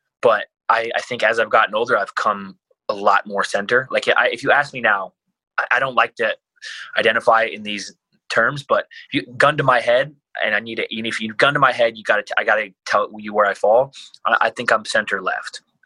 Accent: United States; I grew up poor in America.

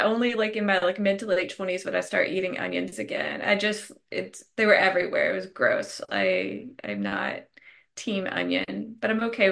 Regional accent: Vidalia, Georgia, United States; I'm from Southeast Georgia. It's Vidalia, Georgia

